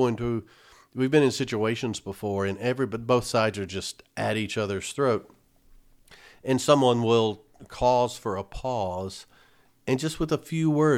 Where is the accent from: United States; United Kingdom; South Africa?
United States; the South; I remember I'm from the South. So in the South you had, it was a lot of racial connotations to words.